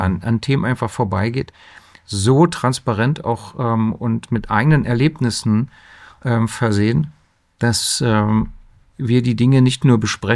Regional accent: Berlin, Germany; born there; Ich bin gebürtig Berliner

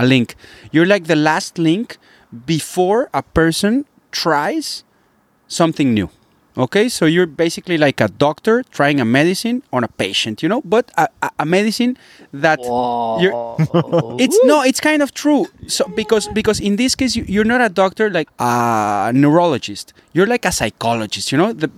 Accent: Guadalajara, Jalisco, Mexico; because I'm from Guadalajara and the ranch was of blue agave.

